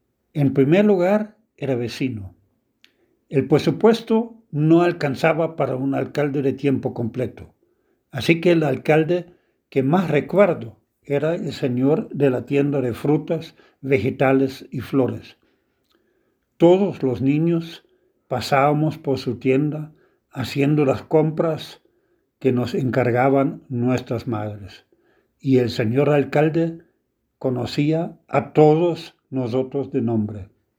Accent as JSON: {"language": "Spanish", "country": "El Salvador", "said": "Mi pueblo se hizo distrito. El Salvador no es el único país que ha tenido una reforma territorial"}